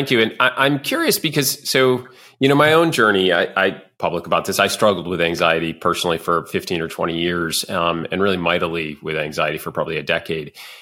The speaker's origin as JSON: {"language": "English", "town": "Rochester", "region": "New York", "country": "United States", "tie": "born or raised there", "said": "By the way, I'm very, as a native of Rochester, New York, always happy to see Western New York in the mix."}